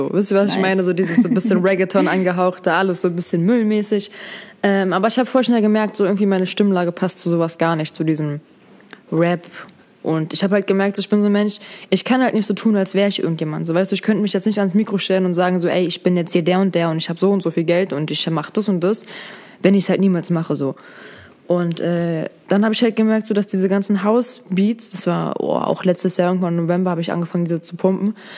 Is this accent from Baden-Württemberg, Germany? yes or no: no; Berlin, Germany; born there; ich bin hier in Berlin geboren